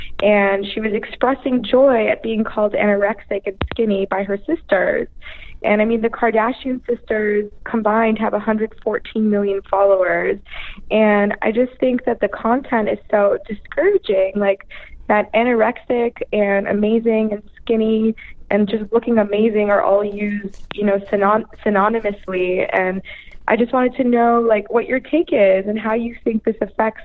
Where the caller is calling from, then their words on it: Beverly Hills, California, United States; I'm calling from Beverly Hills.